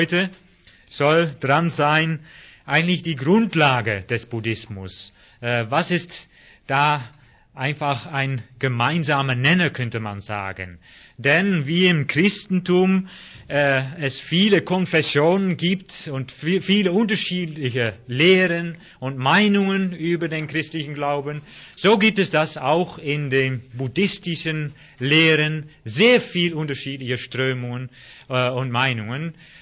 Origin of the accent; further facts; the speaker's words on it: Netherlands; German is a second language; now in Germany; Ich bin Holländer, also deswegen diesen komischen Ausgang, Haus.